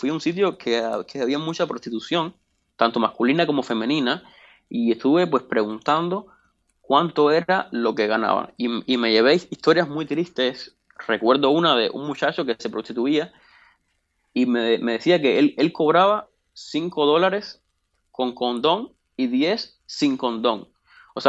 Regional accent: Cuba; a los hospitales que tengo acceso yo como cubano

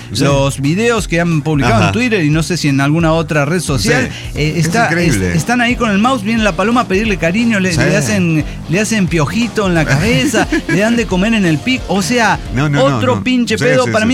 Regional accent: Guerrero, Mexico; born there; Pero nací en Guerrero.

